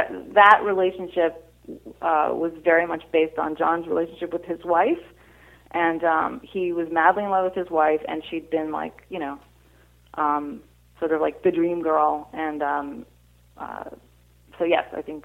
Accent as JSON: {"language": "English", "region": "New York", "country": "United States", "tie": "born or raised there", "said": "because I grew up in New York of being in the Macy's Thanksgiving Day Parade."}